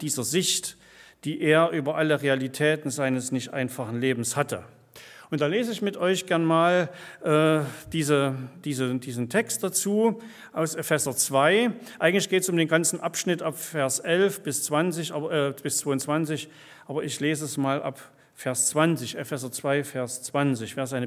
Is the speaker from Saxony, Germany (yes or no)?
yes; Leipzig, Saxony, Germany; ich bin ja hier Uhischer, ne, so sagt man hier, glaube ich, ne? Ich komme ja aus Leipzig